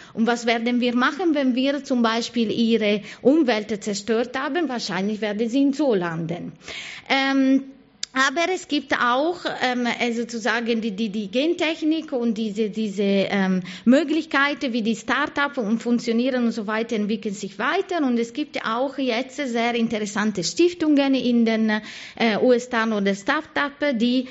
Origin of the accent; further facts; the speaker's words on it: Italy; ist ein Italiener, der interessanterweise aus meiner Heimatstadt kommt.